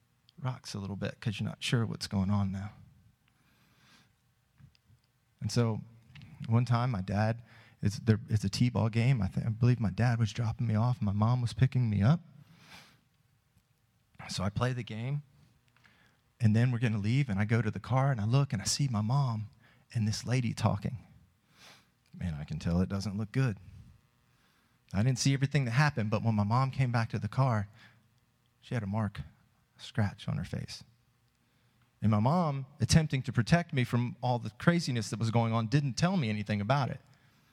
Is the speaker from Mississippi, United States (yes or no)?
no; Fort Lauderdale, Florida, United States; born there; I was born in Florida, Fort Lauderdale, Florida.